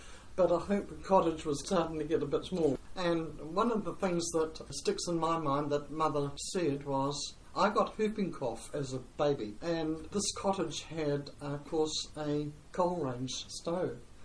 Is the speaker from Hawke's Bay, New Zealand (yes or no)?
yes; Hastings, Hawke's Bay, New Zealand; born there; in 1934, and I was born in Hastings, and I think it was the maternity annex that was in St Albans Street.